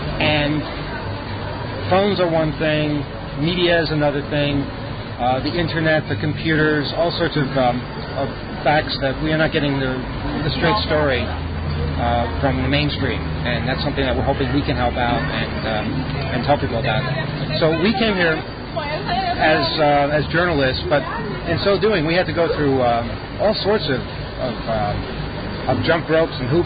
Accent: New York, United States; We're from New York.

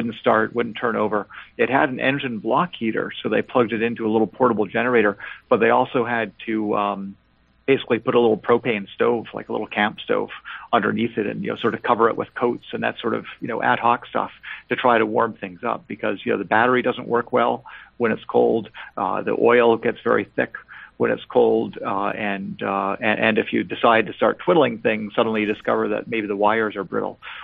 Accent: Port Washington, New York, United States; also born or lived in Montreal, Canada; I was born in Montreal and was there until I was about eight, and then moved with my family from Montreal when I was just 8 years old, from Montreal to Port Washington on Long Island, and was there until I went off to college after high school.

